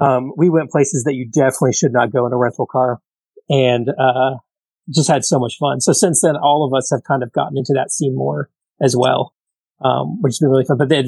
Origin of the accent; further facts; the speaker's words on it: Florida, United States; I'm from Florida, so we don't get those. I mean, we get those waves during hurricanes, but we don't really get those waves.